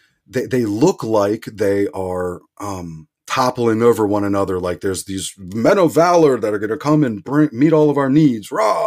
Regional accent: Pennsylvania, United States; I live 15 miles from where I grew up. I grew up outside of Philadelphia. I keep moving further west.

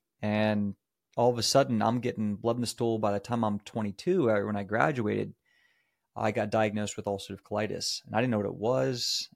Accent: Haymarket, Virginia, United States; also born or lived in Kansas / Georgia; So I was born in Kansas, and my parents were kind of moving around for my dad's job. So it was Kansas, Georgia. Then we landed in Virginia, in the middle of nowhere, Virginia, Haymarket, Virginia. And I was raised there

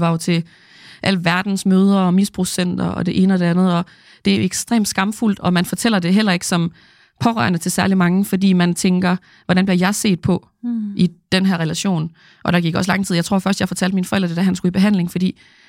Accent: Randers, Central Denmark Region, Denmark; alle de traumatiserende minder, jeg havde derhjemme i Randers

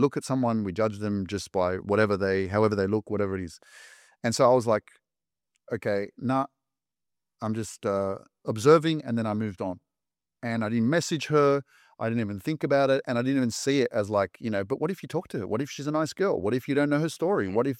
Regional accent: Australia; that's how I was raised in Australia, you know, around my parents, obviously, but my family and, you know, always family coming from Poland to Australia, visiting us. And, you know, we had this connection with Poland.

